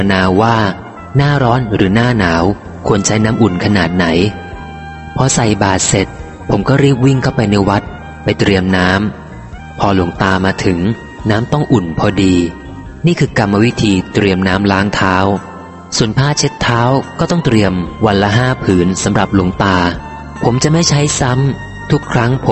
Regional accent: Udon Thani, Thailand; also born or lived in Chonburi; ผมเป็นคนอุดรเกิดที่ชลบุรีแต่มาโตที่อุดร

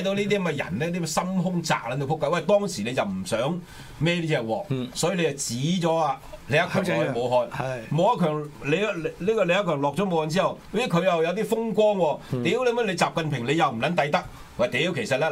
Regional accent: China; 唉，我哋中國人俾人睇低啊！

